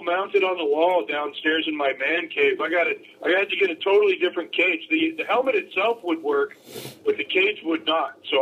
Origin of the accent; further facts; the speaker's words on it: California, United States; now in Canada; I was never much of a beach guy growing up in California.